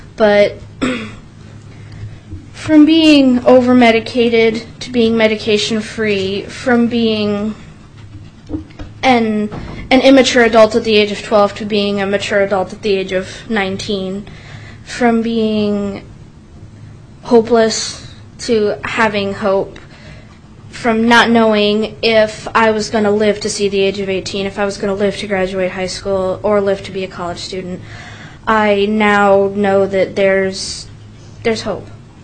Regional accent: Anchorage, Alaska, United States; from Anchorage, Alaska, currently 19 years old, in my first college semester at University of Alaska Anchorage

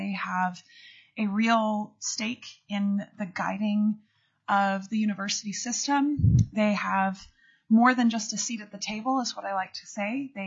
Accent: Anchorage, Alaska, United States; I was born and raised in Anchorage as my hometown

